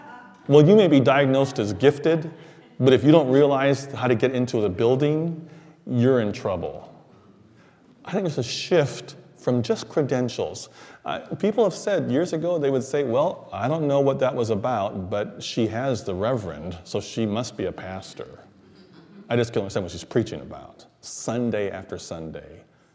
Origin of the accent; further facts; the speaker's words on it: Honolulu, Hawaii, United States; also born or lived in Seattle; So my background is Japanese. I'm from Seattle and Honolulu. I was born in Honolulu.